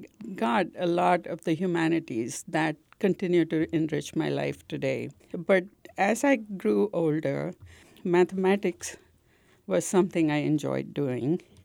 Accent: Pune, Maharashtra, India; Well, I grew up in India, in Pune

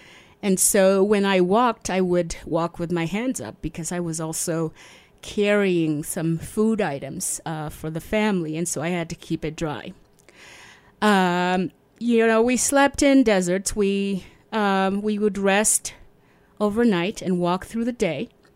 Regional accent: South Sudan; And since I'm from the Dinka tribe, and we had to go back to my grandmother's village, we couldn't stay there because all of a sudden our village was being attacked.

